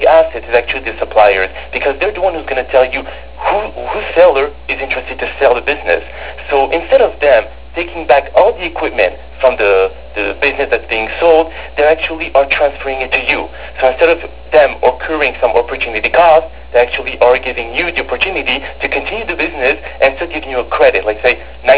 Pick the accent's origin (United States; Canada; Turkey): Canada; I mean, I come from Canada